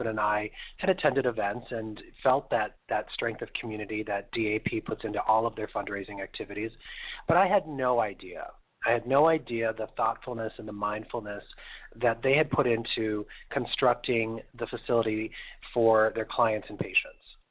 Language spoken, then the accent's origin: English; North Dakota, United States; I grew up in North Dakota, and so, you know, my perspective, my worldview was very much shaped by, you know, being a young gay man living, you know, on a prairie, essentially